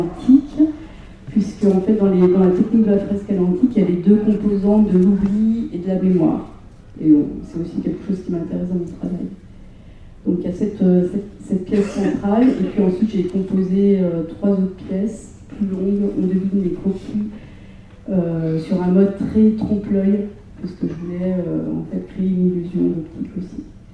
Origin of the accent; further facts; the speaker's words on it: Auvergne-Rhône-Alpes, France; je suis retournée en France, je me suis installée dans ma région natale en Haute-Savoie.